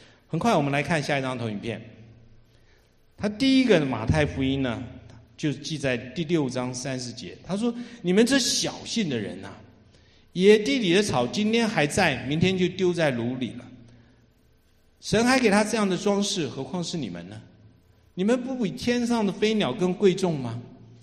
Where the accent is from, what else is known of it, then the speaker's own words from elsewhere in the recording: Taiwan; 那我从台湾来的，那我就订机票回去吧